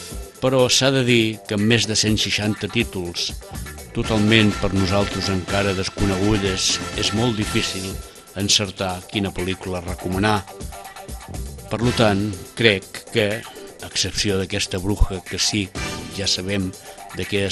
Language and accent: Catalan; Sitges, Catalonia, Spain; els que som de Sitges